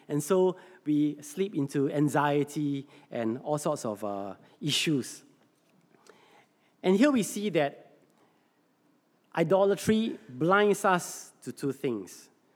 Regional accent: Singapore; I thought, hey, I am Singaporean. I earn Sing Dollar.

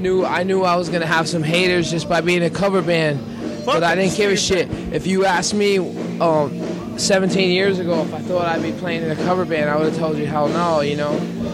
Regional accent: New York, United States; also born or lived in New Jersey; I grew up in New York, New Jersey. You know, I was in hardcore bands up there.

